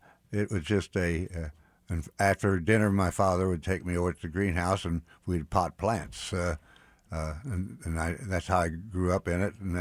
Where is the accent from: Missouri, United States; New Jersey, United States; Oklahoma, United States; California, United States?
Missouri, United States; I grew up in Swope Park because my father was a supervisor of floriculture, and it was required by the city that he live next across the street from the greenhouse.